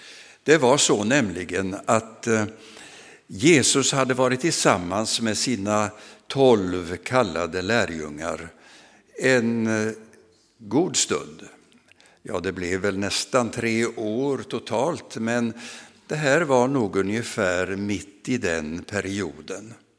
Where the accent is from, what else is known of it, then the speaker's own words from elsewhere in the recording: Vadstena, Östergötland, Sweden; i Vadstena där jag växte upp.